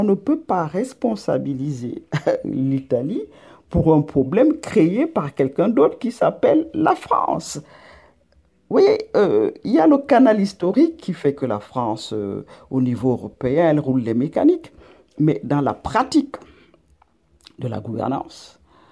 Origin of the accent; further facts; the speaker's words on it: Boutmakak, Cameroon; born there; Là, je suis à Boutmakak, hein. Ça, ce n'est pas Yaoundé, c'est mon village natal. En Europe, vous diriez la campagne.